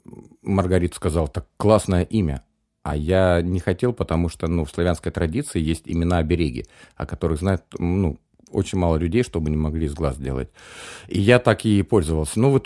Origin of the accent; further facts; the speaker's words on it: Romny, Sumy Oblast, Ukraine; also born or lived in Makhachkala / Pavlodar / Akhtyrka; Потом Украина, Павлодар, Ахтырка, город Рамны. Город Рамны я там 8 лет прожил. Вот именно школьные вот эти вот, самая юность, ну, самый сок. Поэтому Рамны для меня вот такой вот, как можно сказать, родной город.